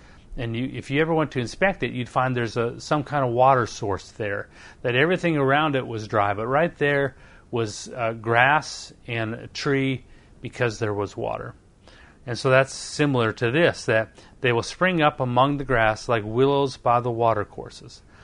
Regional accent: Canada; now in United States; where I was raised in Canada, we have ice and snow, and those trees are strong.

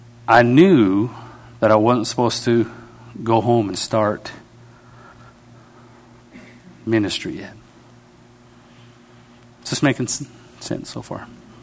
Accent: Canada; now in United States; I can't stay past graduation because I'm Canadian. You know, I have to go home.

